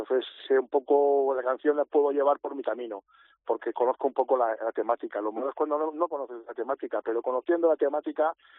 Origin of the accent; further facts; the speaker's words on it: Madrid, Community of Madrid, Spain; No, yo soy de Madrid.